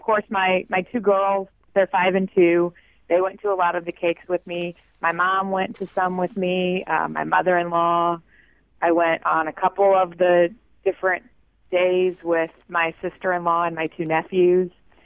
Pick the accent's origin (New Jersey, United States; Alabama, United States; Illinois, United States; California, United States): Illinois, United States; Carlisle; No, I am. I grew up in Carlisle.